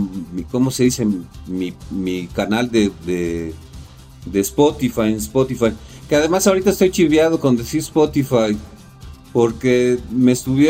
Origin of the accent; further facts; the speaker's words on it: Guadalajara, Jalisco, Mexico; tengo que decir casi siempre que soy de Guadalajara. Que yo nací en Guadalajara porque si no ya me empiezan a maltratar por chilango.